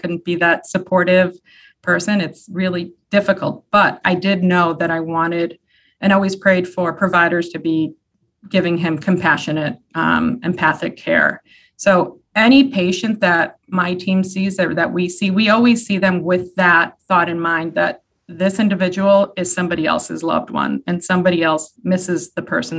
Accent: Holyoke, Massachusetts, United States; One, I'm from Holyoke, so I've always wanted to work in this community.

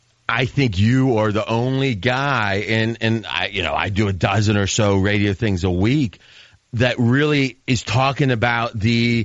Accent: Pittsburgh, Pennsylvania, United States; Remember, I grew up around Pittsburgh, so I know how it feels where come November 5th, you know, come October 20th to February 20th, it's like just unrelenting cold.

